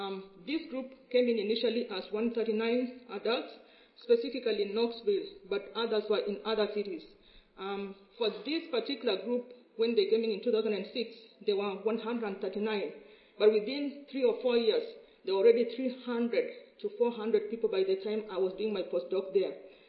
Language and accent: English; Kenya; also born or lived in Nairobi, Kenya; I'm actually a Kenyan, originally from Kenya, and so with our first presenter, I told her I'm a Kenyan and I lived in Nairobi.